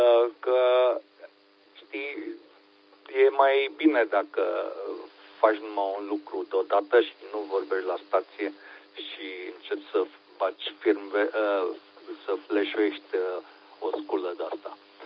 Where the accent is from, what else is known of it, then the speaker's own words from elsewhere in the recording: Brașov, Brașov County, Romania; now in Celle, Germany; sunt din Brașov